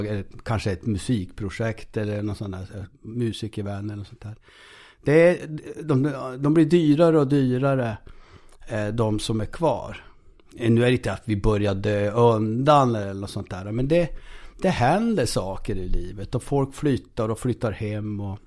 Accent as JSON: {"language": "Swedish", "region": "Norrbotten County", "country": "Sweden"}